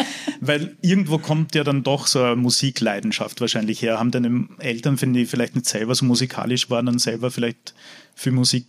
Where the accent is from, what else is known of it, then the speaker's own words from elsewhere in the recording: Carinthia, Austria; ich komme ja eigentlich aus Kärnten und da ist Eishockey so ein großes Thema